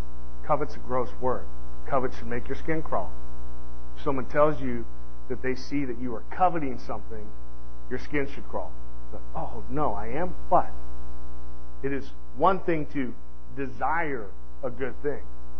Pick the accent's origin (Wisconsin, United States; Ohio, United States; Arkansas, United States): Arkansas, United States; I'm from Arkansas, and I know that's not a word. But I spent 20 years in the military